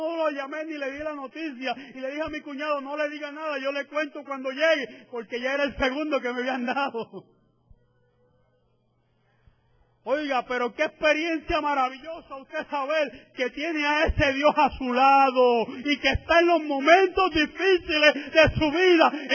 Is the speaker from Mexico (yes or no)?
no; Río Piedras, Puerto Rico; y yo soy natural de Río Piedra. No sabía que me estaba trayendo a mi pueblo, amén, donde que me vio nacer.